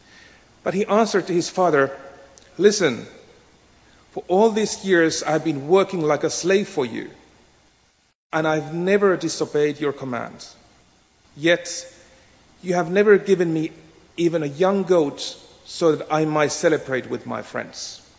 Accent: Finland; now in Oman; But we are originally from Finland, and so they are now back in Finland, much norther in the globe

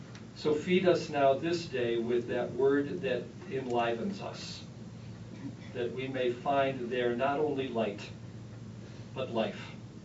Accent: Midwest, United States; there is a particular East Coast greeting that I, as a Midwesterner, find a little intriguing

